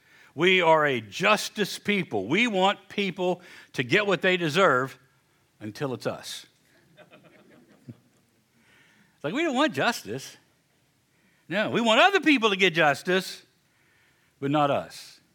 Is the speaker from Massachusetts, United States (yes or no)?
no; West Virginia, United States; I'm from West Virginia, so I like it simple.